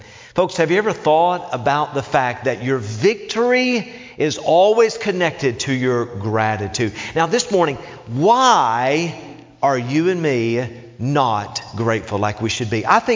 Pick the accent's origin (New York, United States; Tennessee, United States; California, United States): Tennessee, United States; Knoxville; Growing up in Knoxville, Tennessee, Thanksgiving was the time to go outside and play and goof off.